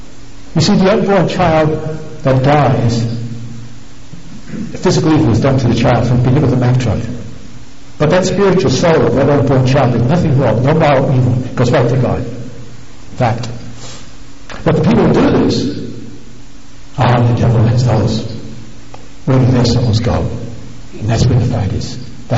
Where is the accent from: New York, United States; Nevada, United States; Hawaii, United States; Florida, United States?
New York, United States; New York City; when people realize I come from New York City, they ask me, at 9/11, where were you?